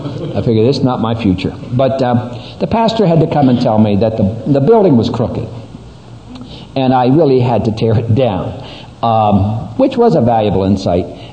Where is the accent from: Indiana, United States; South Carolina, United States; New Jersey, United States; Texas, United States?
New Jersey, United States; I was raised in New Jersey. New Jersey is not the end of the world, but you can see it from there. And my dad was a poor dirt farmer.